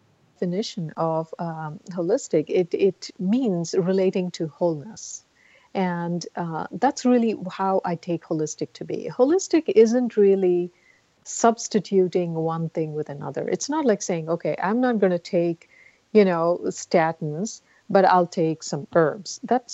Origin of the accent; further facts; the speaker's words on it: India; because I grew up in India.